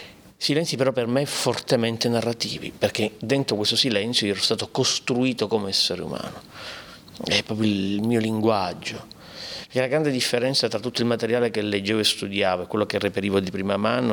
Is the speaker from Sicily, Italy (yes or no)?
yes; Palermo, Sicily, Italy; first language Palermitan dialect; io sono di Palermo e il mio primo linguaggio è il dialetto palermitano, che è un fatto fortemente fisico